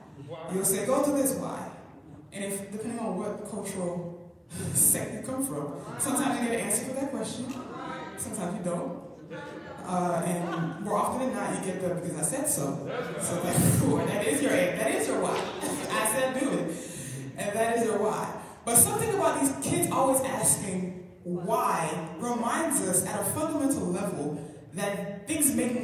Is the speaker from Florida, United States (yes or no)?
yes; Florida, United States; I'm from Florida. Was born and raised in Florida. And when I went off to college, I went to college all the way to Pennsylvania.